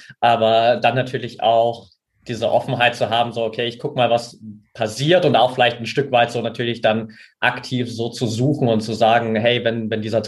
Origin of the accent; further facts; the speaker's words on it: Saxony, Germany; Ich bin ja in der Nähe von Altenberg aufgewachsen, so.